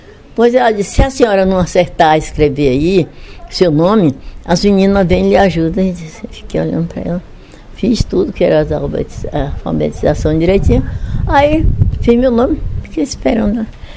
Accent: Itajuípe, Bahia, Brazil; now in Vitória da Conquista, Brazil; Eu sou natural de Itajuípe, estado da Bahia.

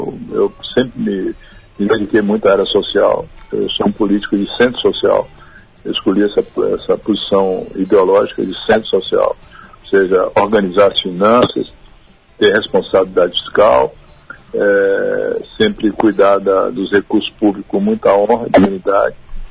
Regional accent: Rui Barbosa, Bahia, Brazil; eu sou muito humilde, tenho formação do interior, sou de Rui Barbosa

